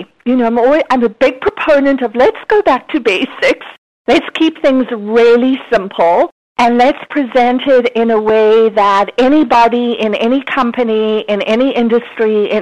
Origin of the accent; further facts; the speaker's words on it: South Africa; now in United States; Originally, I'm South African. I've been in the United States about 30 years.